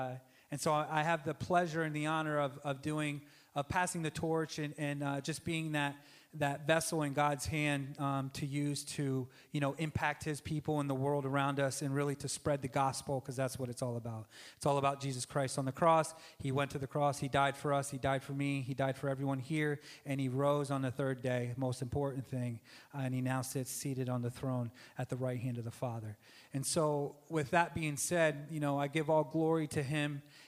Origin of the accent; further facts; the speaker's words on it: New York, United States; I'm 45 years old. I'm from New York, and I come from a very broken family.